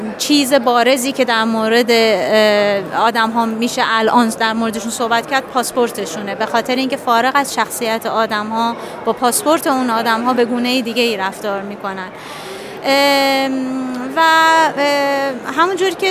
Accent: Iran; also born or lived in Australia; 6 سال توی استرالیا زندگی کرده بودم و به عنوان یک فرد ایرانی شاهد تبعیض آشکاری

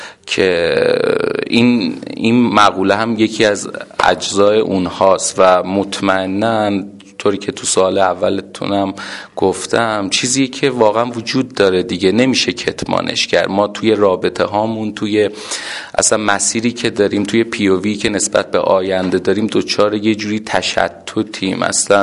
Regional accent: Iran; moved away; سری واژگانی وجود داره که نشون میده یا حالا میتونه نشون بده که من یه آذریم و یک فرد، حالا میتونم بگم مهاجرم تو این شهر و اومدم داریم تو این شهر زندگی میکنم.

